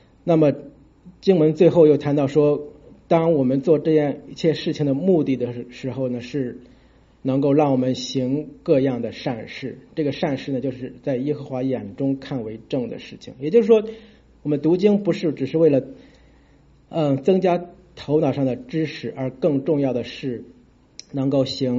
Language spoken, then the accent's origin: Chinese; China